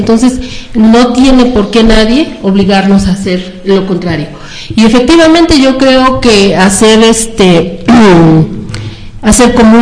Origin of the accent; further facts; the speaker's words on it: Mexico; somos mexicanos